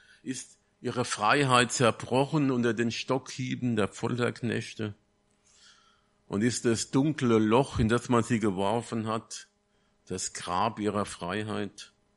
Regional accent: Groß-Zimmern, Hesse, Germany; Ich komme aus Großzimmern.

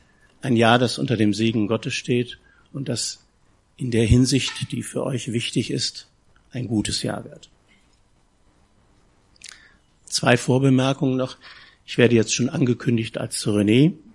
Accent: North Rhine-Westphalia, Germany; So sagt man in meiner Heimat im Ruhrgebiet, ne?

